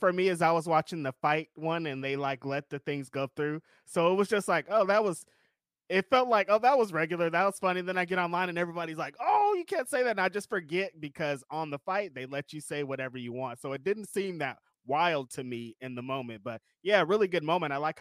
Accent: California, United States; We're from California.

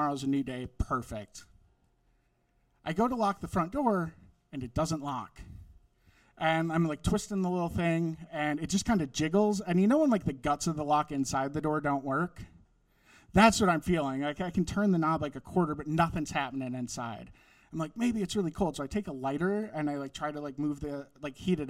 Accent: Wisconsin, United States; Like, I grew up in Wisconsin, the land of serial killers.

